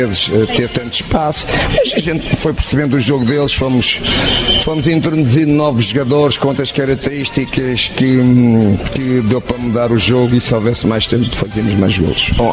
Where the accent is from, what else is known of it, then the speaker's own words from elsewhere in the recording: Portugal; eu sou português, sei muito, muito bem o que é que está a passar em Portugal.